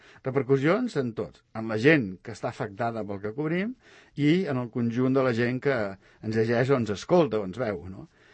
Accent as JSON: {"language": "Catalan", "town": "Badalona", "region": "Catalonia", "country": "Spain", "tie": "born there", "said": "la tieta de Bufalà, que és el meu barri d'on vaig néixer jo a Badalona"}